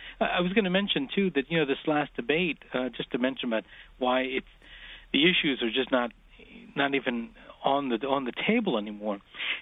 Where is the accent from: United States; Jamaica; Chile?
Chile; folks like myself that are from South America. I'm from Chile originally.